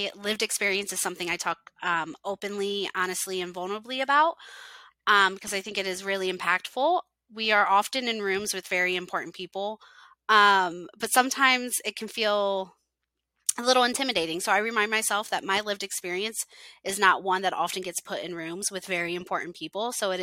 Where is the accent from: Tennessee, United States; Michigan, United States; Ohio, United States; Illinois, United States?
Ohio, United States; Growing up in Northwest Ohio, I was not a very mentally well young person.